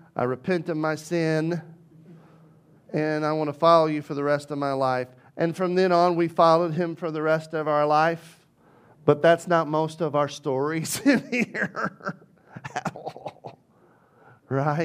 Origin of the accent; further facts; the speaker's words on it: the South, United States; accent: Southern; I grew up in a very Southern Baptist church. That's where I get my cool accent because I grew up in the South.